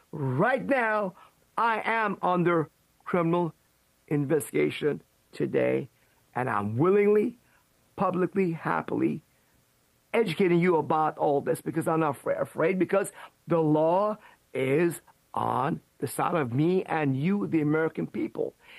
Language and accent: English; Iran; now in United States; Back in 1992, Clayton, and I came from Iran, an unfree country, to a free country